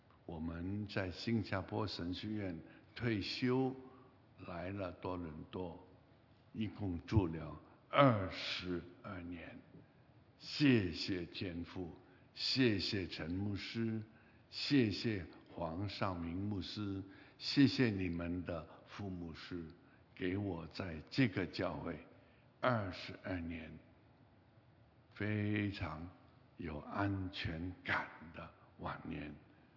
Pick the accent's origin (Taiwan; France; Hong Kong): Hong Kong; also born or lived in Singapore / Malaysia / Canada; 我们在香港长大，我们看自己是香港人，